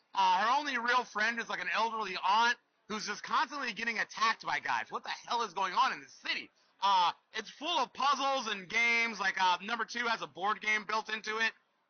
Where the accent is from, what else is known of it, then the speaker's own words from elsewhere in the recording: Columbus, Ohio, United States; I'm an independent comic creator from Columbus.